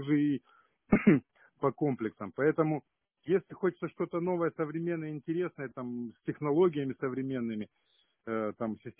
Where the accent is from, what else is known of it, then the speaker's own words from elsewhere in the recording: Krasnodar, Krasnodar Krai, Russia; Я сам из Краснодара, я родился в центре, там где здание с часами, театр драмы